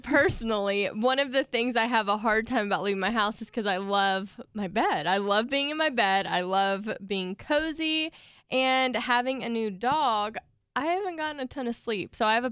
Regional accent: the South, United States; I'm from the South, so I like when a guy comes and picks me up.

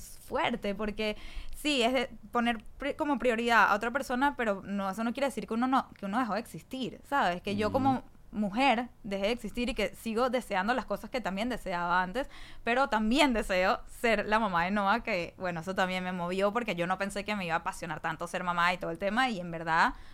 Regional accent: Venezuela; Porque yo soy venezolana.

